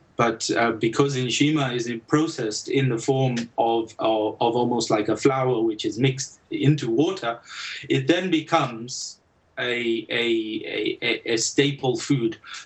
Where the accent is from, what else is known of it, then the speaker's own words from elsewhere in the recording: Zambia; when I grew up in Zambia and we traveled to a game park